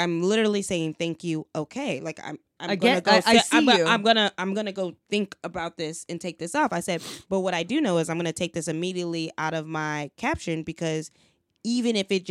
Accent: Chicago, Illinois, United States; also born or lived in Memphis, Tennessee; I have to constantly like let people know, as someone who's raised in Memphis, Tennessee, and Chicago

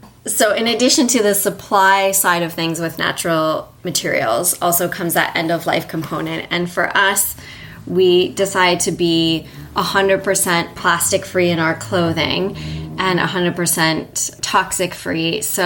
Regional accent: Toronto, Ontario, Canada; And I grew up in Toronto, Canada, where composting was the norm.

